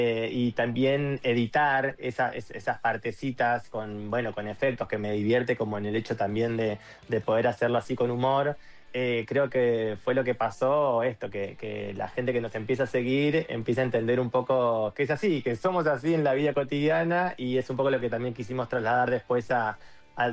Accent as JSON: {"language": "Spanish", "town": "Rosario", "region": "Santa Fe", "country": "Argentina", "said": "yo soy de Rosario"}